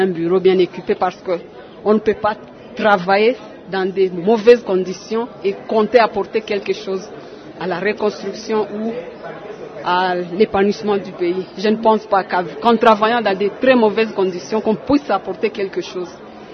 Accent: Katanga, DR Congo; parce que je ne suis pas du Nord, je suis du Katanga

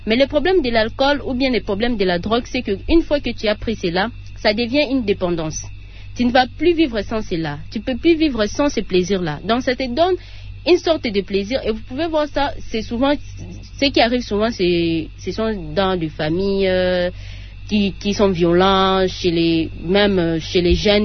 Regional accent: DR Congo; Par exemple, avec la pauvreté, d'abord, ici chez nous, en RDC, c'est fréquent.

